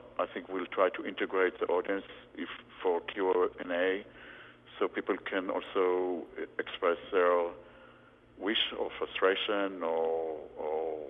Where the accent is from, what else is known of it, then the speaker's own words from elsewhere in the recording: Israel; English is a second language; Growing up in Israel, folk dance was one of the popular pastime